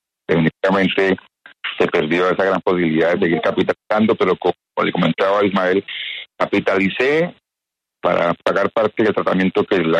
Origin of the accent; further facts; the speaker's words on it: Buga, Valle del Cauca, Colombia; sí soy colombiano, nací en Buga, soy bugueño del alma, colombiano del alma.